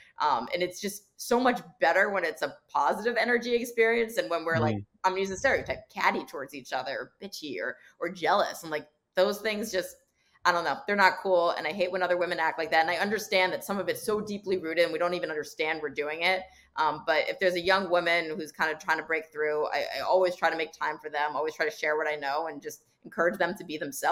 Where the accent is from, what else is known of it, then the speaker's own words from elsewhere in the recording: Montclair, New Jersey, United States; So I grew up in Montclair, New Jersey, so I am